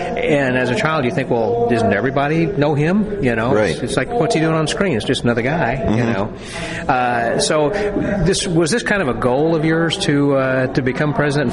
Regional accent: Salem, Illinois, United States; I'm from Salem. My wife is from Mattoon, actually

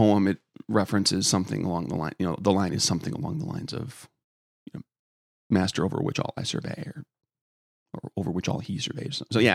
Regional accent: United States; Yes, Denouement, because I'm American.

